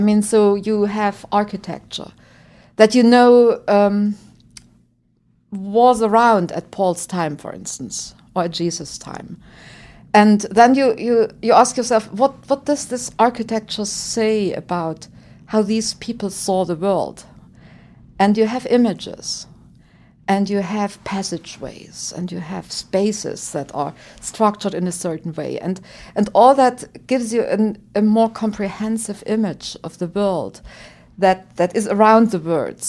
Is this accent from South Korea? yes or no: no; East Germany, Germany; English is a second language; moved away as an adult; now in United States; I'm coming from Germany, so I have been in the United States for 10 years. I grew up in East Germany